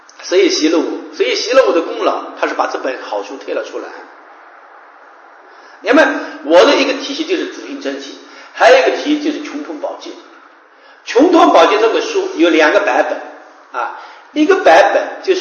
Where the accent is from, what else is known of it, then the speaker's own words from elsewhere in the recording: Changshu, Jiangsu, China; 实际上的确是江南水乡，我也是江南人